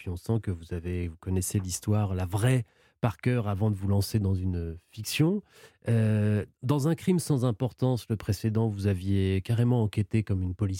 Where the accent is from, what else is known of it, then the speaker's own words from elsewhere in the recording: Nantes, Pays de la Loire, France; Ouais, surtout, je suis nantais